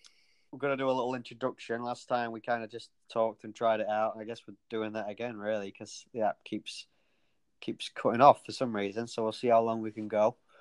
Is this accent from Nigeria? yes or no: no; Cleethorpes, Yorkshire and the Humber, United Kingdom; now in St. Petersburg, United States; I live in St. Petersburg, Florida, in America. I'm originally from Cleethorpes, born in Cleethorpes, England.